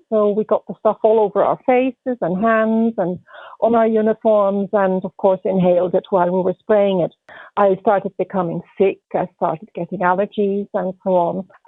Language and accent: English; England, United Kingdom; born there; also born or lived in Switzerland / Africa; I was born in England. My parents both flew. I went to school partially in Switzerland and partially in Africa